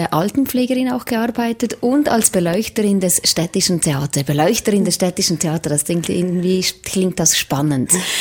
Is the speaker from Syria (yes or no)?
no; Valais, Switzerland; Bei uns in Wallis gibt es übrigens auch ein Amerika.